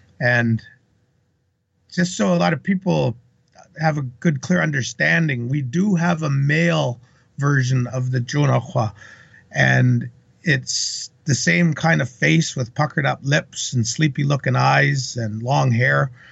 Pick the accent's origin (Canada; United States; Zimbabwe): Canada; Alert Bay, British Columbia; born there; But I was born in Alert Bay, which is a small island in that area, which is pretty famous.